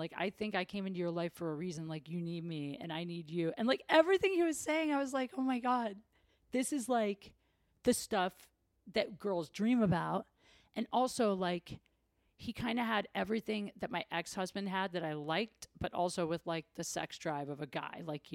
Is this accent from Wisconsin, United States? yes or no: no; Ohio, United States; he knows I'm from Ohio.